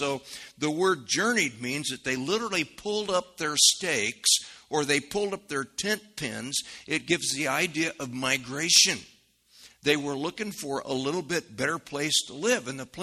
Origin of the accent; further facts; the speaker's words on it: Midwest, United States; And because we're from the Midwest, right? We have pure speech here.